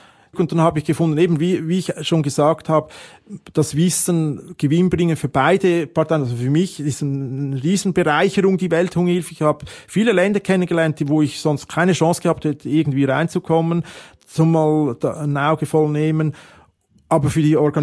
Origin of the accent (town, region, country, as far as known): Switzerland